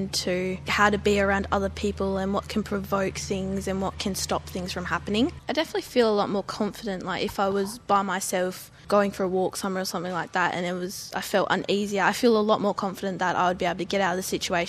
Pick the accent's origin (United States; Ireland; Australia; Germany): Australia; Bunbury, Western Australia; from Bunbury